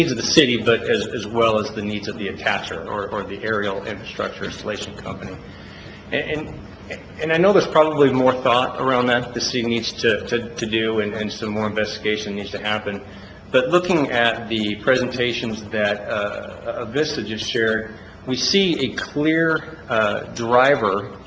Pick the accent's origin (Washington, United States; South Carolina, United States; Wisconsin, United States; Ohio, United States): Washington, United States; Spokane; I'm the telecommunications director with NoNet, and I come from Spokane, Washington.